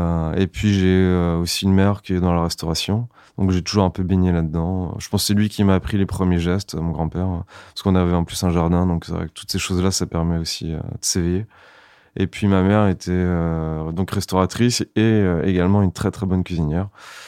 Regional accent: Saint-Malo, Brittany, France; comme je viens de Saint-Malo, c'est une ville où il y a beaucoup de crêperies

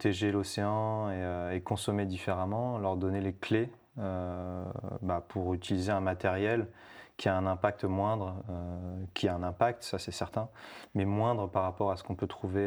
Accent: Millau, Occitanie, France; je suis originaire de Millau dans l'Aveyron.

